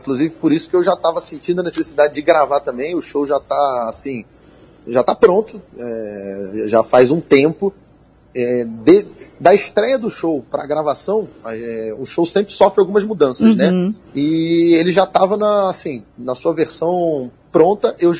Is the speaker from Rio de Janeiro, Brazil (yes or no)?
yes; Rio de Janeiro, Brazil; eu, embora seja do Rio de Janeiro, sou carioca, eu comecei minha carreira no stand-up aqui em Curitiba.